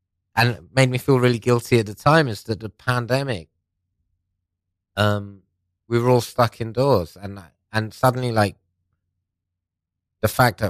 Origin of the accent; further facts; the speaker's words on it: United Kingdom; born there; first language Persian; English is a second language; my parents are both Iranian. I'm Iranian, but I was born in Britain, and speak, like, essentially English was my second language.